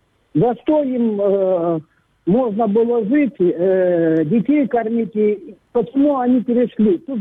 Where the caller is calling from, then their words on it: Sloviansk, Donetsk Oblast, Ukraine; я со Славянска.